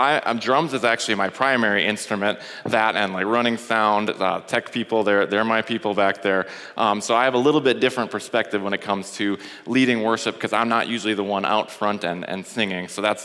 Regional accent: Brainerd, Minnesota, United States; I grew up in Brainerd, Minnesota, if any of you know where that is. I'm the oldest of three brothers

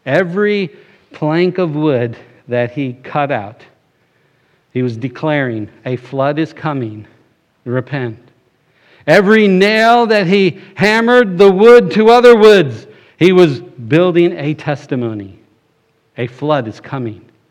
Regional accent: Florida, United States; now in West Virginia, United States; here we are in little old West Virginia. Can you believe it? I'm from Florida. I can't believe I'm here still.

